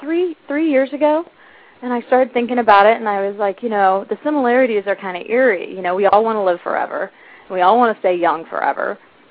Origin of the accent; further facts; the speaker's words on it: Indiana, United States; And it's a night and day thing for me because I grew up in Indiana.